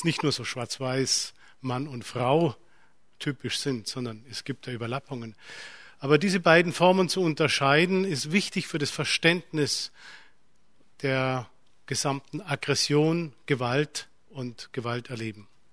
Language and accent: German; Bavaria, Germany; In Bayern, meinem Heimatland, überfällt man mit großem Vergnügen das nächste Dorf